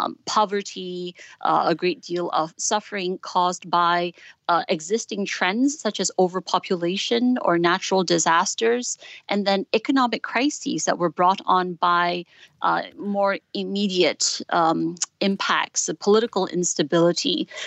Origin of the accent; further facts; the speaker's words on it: Malaysia; now in United States; Oh, my pleasure. I'm from Malaysia, so this is really a connecting to home.